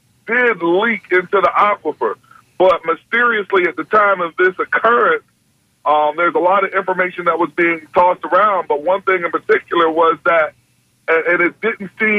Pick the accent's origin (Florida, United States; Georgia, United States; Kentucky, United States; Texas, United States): Florida, United States; Tampa; now in Riverview, United States; I'm in Riverview, but I'm from Tampa, fifth generation.